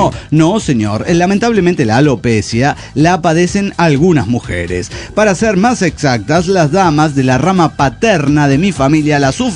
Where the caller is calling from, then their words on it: Toluca, State of Mexico, Mexico; de Toluca, México.